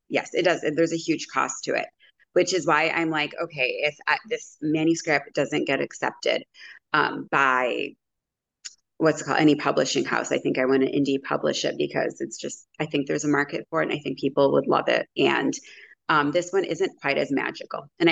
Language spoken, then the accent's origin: English; Chicago, Illinois, United States; because I'm from the Chicago area.